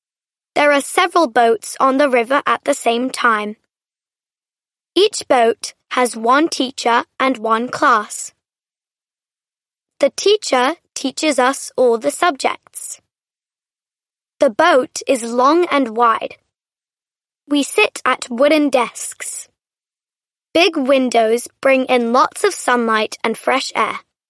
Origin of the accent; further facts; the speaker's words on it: Bangladesh; I'm from Bangladesh. It's difficult to walk on some roads in the rainy season here.